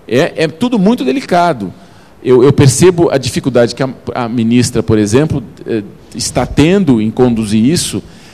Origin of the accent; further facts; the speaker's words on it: Brazil; born there; Eu quero morar no Brasil, que eu nasci aqui, amo a minha terra, amo a minha floresta, amo o meio ambiente.